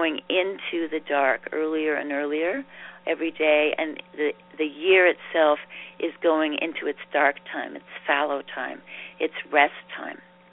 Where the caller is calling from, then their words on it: Boulder, Colorado, United States; Even here, I'm speaking from Boulder, Colorado.